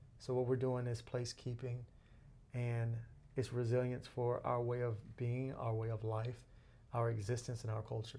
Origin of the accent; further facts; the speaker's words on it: Atlanta, Georgia, United States; I'm a son of Atlanta, born and raised in Atlanta. We have a very unique culture.